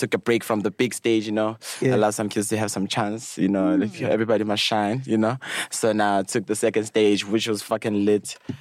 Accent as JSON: {"language": "English", "town": "Johannesburg", "region": "Gauteng", "country": "South Africa", "tie": "born or raised there", "said": "I grew up in Hillbrow, and the stories that you've heard, like, from your mom"}